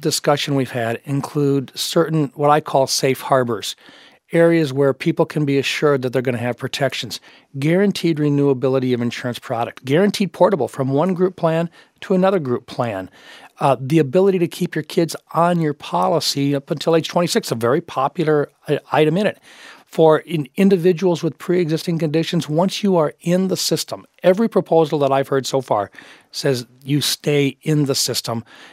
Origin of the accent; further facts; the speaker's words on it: South Dakota, United States; In fact, in my home state of South Dakota, they're already projecting increases of an additional 40%.